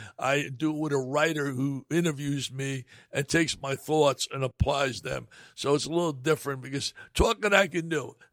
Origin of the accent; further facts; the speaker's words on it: New Jersey, United States; Richie and I were very close friends growing up in New Jersey together, both chasing dreams.